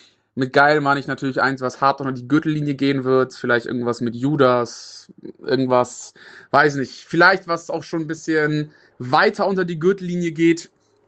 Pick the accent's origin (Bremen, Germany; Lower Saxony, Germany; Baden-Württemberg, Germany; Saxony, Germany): Bremen, Germany; Tut weh, das als Bremer zu sagen.